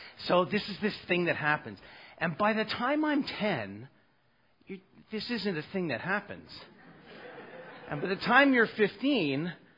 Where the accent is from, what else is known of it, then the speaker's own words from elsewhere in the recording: Toronto, Ontario, Canada; So I grew up in Scarborough